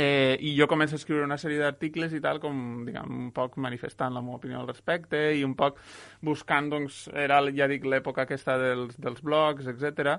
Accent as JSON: {"language": "Catalan", "town": "Benigànim", "region": "Valencian Community", "country": "Spain", "tie": "born or raised there", "said": "néixer a València, en realitat, encara que sóc de Benigànim, allò formalment et posen un lloc a l'altre, però bueno, vaig néixer a València i he viscut tota la meva vida a Benigànim, a la Vall d'Albaida."}